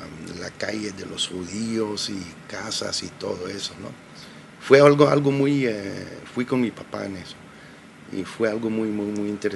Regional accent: Israel; born there; Spanish is a second language; nací aquí en Israel. Mis papás llegaron de Yemen en 1932, algo así, muy, muy temprano

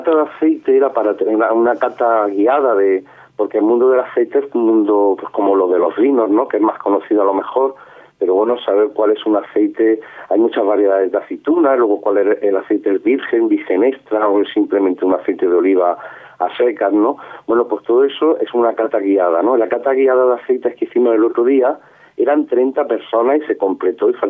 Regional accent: Jaén, Andalusia, Spain; yo también soy jiennense

